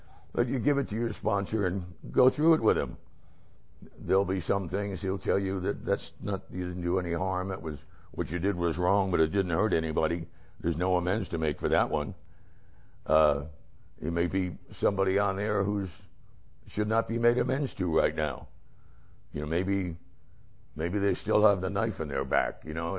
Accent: New Jersey, United States; You know, I grew up in New Jersey. We didn't have any crops

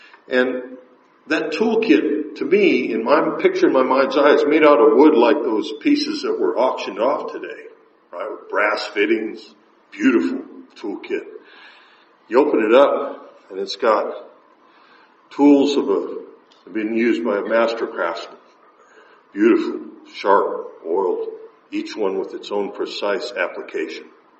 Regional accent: Seattle, Washington, United States; I grew up, I was born in Seattle, to an alcoholic father, functional alcoholic dad.

